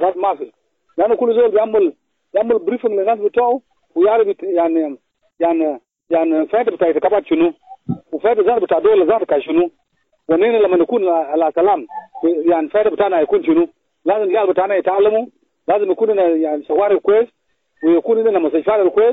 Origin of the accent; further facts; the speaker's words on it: South Sudan; أنا كمواطن جنوبي أنا بشوف وبالأخص وراب ولا جنوب السودان ككل